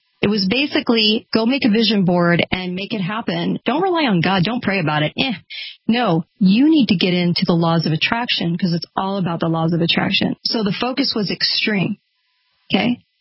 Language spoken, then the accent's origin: English; California, United States; I grew up near Disneyland. Everything I did was at Disneyland.